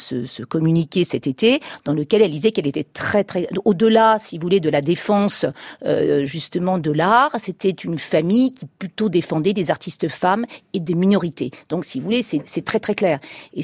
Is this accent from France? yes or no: yes; France; je suis française